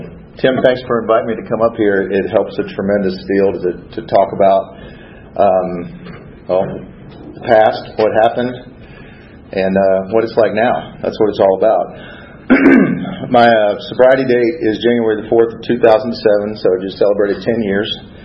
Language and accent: English; Atlanta, Georgia, United States; I was born and raised in Atlanta, right over by Chastain Park.